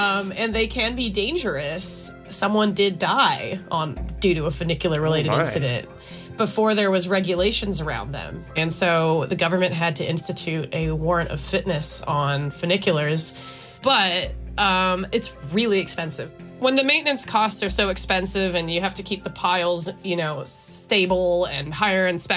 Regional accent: Wellington, New Zealand; and I'm an artist from Wellington, New Zealand.

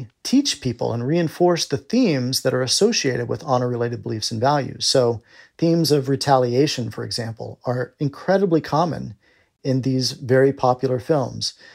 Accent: Alabama, United States; It's where I grew up in Alabama. You learn to say yes, ma'am, and no, sir, and please, and thank you, and pardon me.

